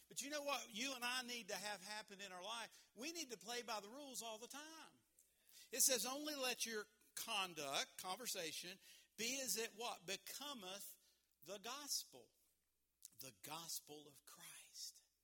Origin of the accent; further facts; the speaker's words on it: West Virginia, United States; I'm from West Virginia. I'm from southern West Virginia. I'm happy to be from West Virginia.